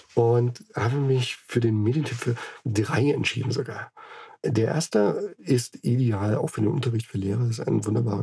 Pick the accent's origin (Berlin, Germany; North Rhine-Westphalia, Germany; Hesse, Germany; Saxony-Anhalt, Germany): Saxony-Anhalt, Germany; Bitterfeld; Bitterfeld suchen, durchlesen. Spoiler, das ist meine Heimatstadt.